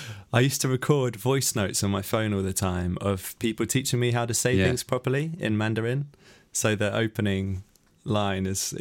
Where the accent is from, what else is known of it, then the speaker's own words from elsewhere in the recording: Bristol, South West England, United Kingdom; moved away as an adult; now in Cornwall, United Kingdom; I moved from Bristol, where I'd always lived, down to Cornwall, which, if you don't know the UK, it's like as far away from anywhere as you can.